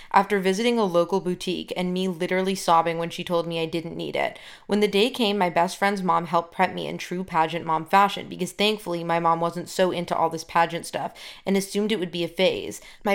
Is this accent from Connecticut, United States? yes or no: yes; Connecticut, United States; I mean, I grew up in Connecticut, so I didn't know anybody who was in beauty pageants or, like, did anything like that.